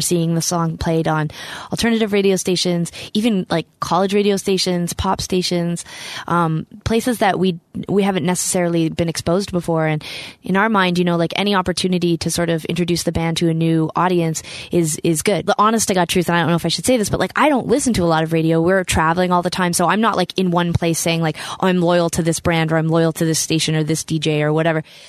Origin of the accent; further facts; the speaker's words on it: Alberta, Canada; growing up in Alberta, I mean, the punk music scene and the rock music scene was big